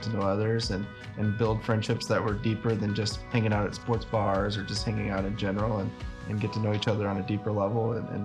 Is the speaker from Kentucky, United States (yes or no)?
yes; Kentucky, United States; also born or lived in Georgia; now in Miami, United States; We're originally from Kentucky and have been living in Georgia for a while and just moved to Miami 6 months ago.